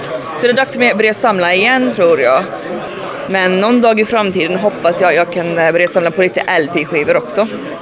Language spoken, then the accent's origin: Swedish; New York, United States; Swedish is a second language; Jag är från New York, ja, så det är mycket like, hipsters och mycket trendiga ungdomar som vill...